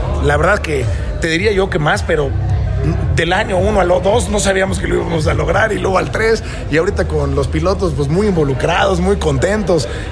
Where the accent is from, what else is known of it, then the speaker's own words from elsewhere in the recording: Valladolid, Yucatán, Mexico; nos vamos a Valladolid, Yucatán, que es Mérida, entre Mérida y Cancún, que es donde es mi papá y nació, nosotros somos oriundos de allá y somos muy orgullosos de allá